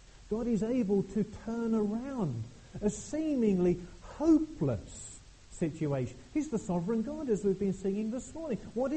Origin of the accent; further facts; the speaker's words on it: East of England, United Kingdom; I come from Suffolk, as most of you will know, and a lot of our little churches in Suffolk are finding it very, very difficult.